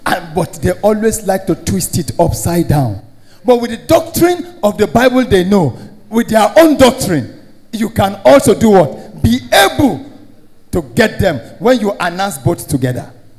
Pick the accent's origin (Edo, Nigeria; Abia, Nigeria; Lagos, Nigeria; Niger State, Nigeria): Niger State, Nigeria; Kontagora; I remember when late Archbishop Benson Ndawsa came to Kontagora, my hometown, to preach with his team.